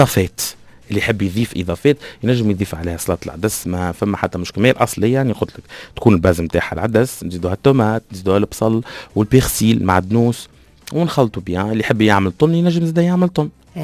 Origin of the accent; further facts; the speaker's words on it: Tunisia; يعني عندنا في تونس في برشا